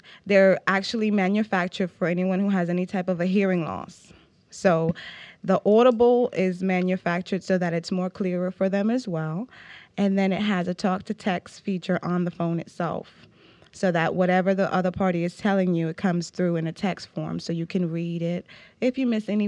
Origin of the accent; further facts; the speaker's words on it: New York, United States; moved away as an adult; also born or lived in North Carolina; now in Georgia, United States; Well, I'm from New York, New York, originally born and raised, and I moved to the South about a couple years ago in North Carolina, and then I moved here to Georgia.